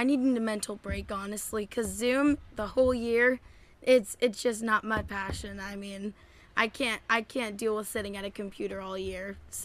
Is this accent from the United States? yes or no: yes; Santa Clarita, California, United States; I'm from California, Santa Clarita, California.